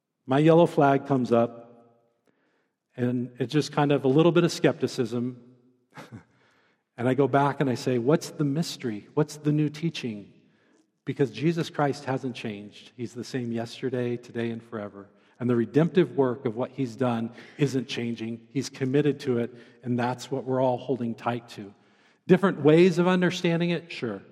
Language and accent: English; Oregon, United States; now in Grand Junction, United States; Growing up in Central Oregon, it's real similar to living here in Grand Junction.